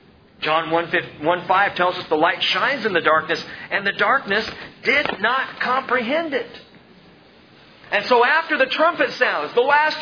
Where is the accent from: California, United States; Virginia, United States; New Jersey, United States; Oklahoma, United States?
California, United States; Here, I grew up in Southern California.